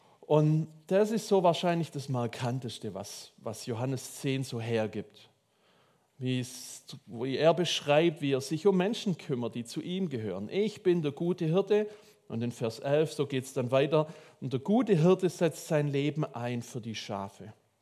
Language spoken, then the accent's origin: German; Swabia, Germany; ich bin Schwabe, ein Schmierzettel ist immer geschickt